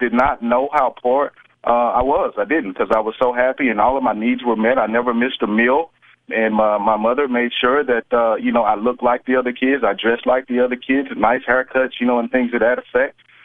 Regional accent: Walls, Mississippi, United States; You know, growing up in Walls, I grew up very modestly. In fact, I did not even have indoor plumbing until I was 16 years old.

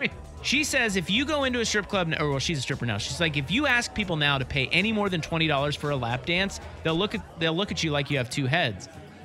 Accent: Bible Belt, United States; now in Oregon, United States; When I came to Oregon, I was blown away by the strip clubs here, because, you know, I come from the Bible Belt. It's very conservative out there.

